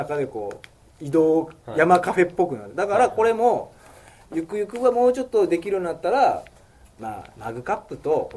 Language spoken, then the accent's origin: Japanese; Takatsuki, Osaka, Japan; 自分がまあ高槻生まれ高槻育ちっていうこともあるし、